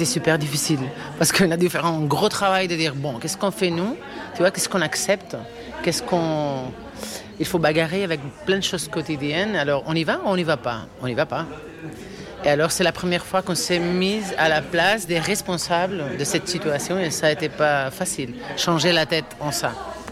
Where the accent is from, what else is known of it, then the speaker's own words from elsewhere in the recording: Barcelona, Catalonia, Spain; French is a second language; Nous, on est des Européennes, classe moyenne, blanc, avec une famille, entre guillemets, normale.